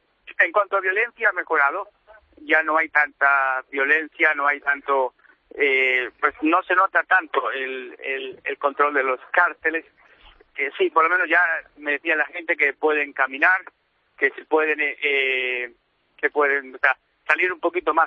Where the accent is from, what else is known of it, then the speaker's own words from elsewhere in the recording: Molina de Segura, Region of Murcia, Spain; now in Mexico; ya tantos años viviendo aquí en México, pero yo soy de Murcia, nacido de Molina Segura, y ya pues tantos años viviendo en México